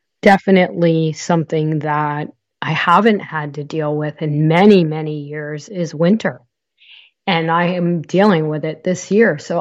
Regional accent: Northeast, United States; moved away; And so it really brings back some memories of growing up in the Northeast

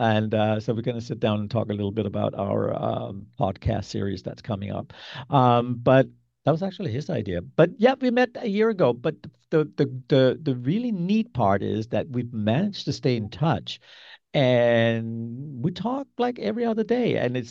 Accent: Denmark; accent: Danish; English is a second language; I still have my Danish accent, but because it just makes me so much more charming.

